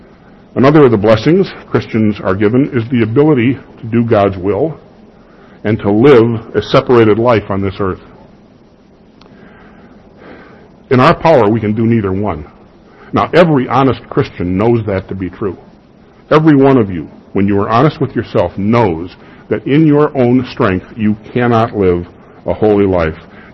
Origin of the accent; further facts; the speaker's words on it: Chicago, Illinois, United States; When I was a kid growing up in Chicago, this verse was used to tell me, a Lutheran kid, I shouldn't date a Catholic girl.